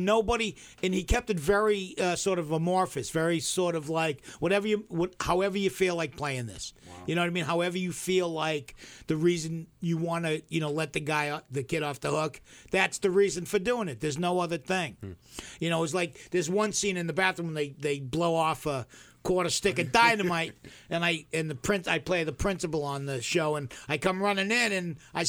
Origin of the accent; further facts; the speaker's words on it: Somerville, Massachusetts, United States; You know, we grew up working class in Somerville and, you know, everybody was pulling their own.